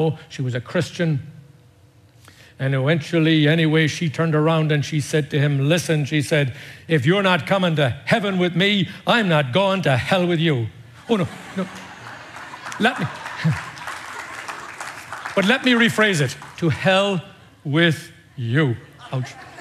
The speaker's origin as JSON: {"language": "English", "country": "Ireland", "tie": "born or raised there", "said": "when I was a little boy growing up in Ireland"}